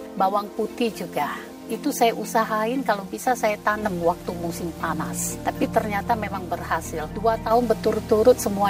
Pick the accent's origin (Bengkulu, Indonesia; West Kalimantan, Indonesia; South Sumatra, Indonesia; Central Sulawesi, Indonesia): South Sumatra, Indonesia; Palembang; now in United States; So, saya start buat empek-empek karena saya aslinya dari Palembang.